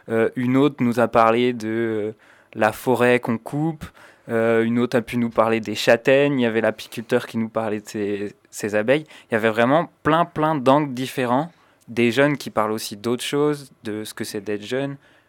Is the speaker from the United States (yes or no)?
no; Pays de la Loire, France; Genre, moi je viens de Vendée et du coup mon paysage c'est plutôt la mer au départ.